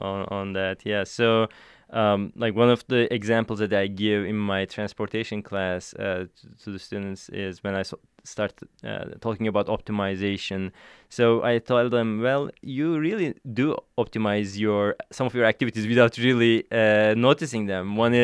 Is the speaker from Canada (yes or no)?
no; Turkey; also born or lived in Ankara; I grew up in Turkey, and I am from a small town almost midway between Istanbul and Ankara. These are the first and second largest cities of Turkey.